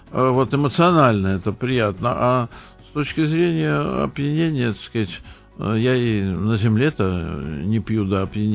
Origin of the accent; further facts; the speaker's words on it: Saint Petersburg, Russia; Но, конечно, я ленинградец